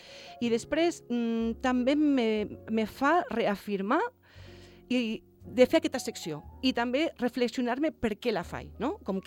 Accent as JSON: {"language": "Catalan", "town": "Reus", "region": "Catalonia", "country": "Spain", "lives_now": "Formentera, Spain", "said": "jo vinc de Reus, no? Que jo soc de Reus"}